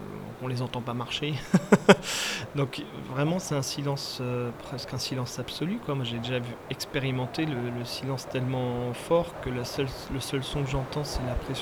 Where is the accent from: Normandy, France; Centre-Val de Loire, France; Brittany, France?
Normandy, France; J'ai commencé à faire quelques photos pas très loin de chez moi en Normandie.